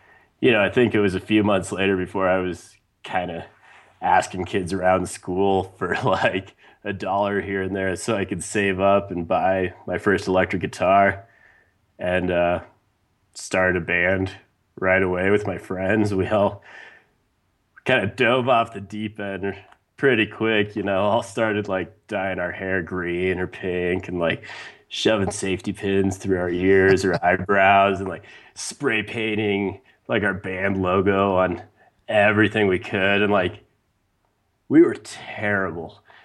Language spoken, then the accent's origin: English; Wyoming, United States; You know, growing up in Wyoming, you don't have the most exposure, I think, to popular culture.